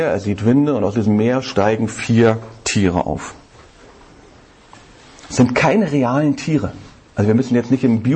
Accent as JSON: {"language": "German", "region": "Berlin", "country": "Germany", "said": "Ich bin Berliner. Ich darf Werbung für die Berliner Flagge machen."}